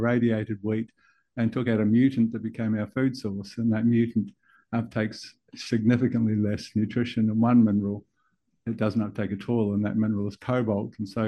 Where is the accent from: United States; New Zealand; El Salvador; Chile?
New Zealand; now in Australia; I came from New Zealand originally. I've been in Australia for the last 35 years, and I have an Australian grandfather, so I was sort of part of both.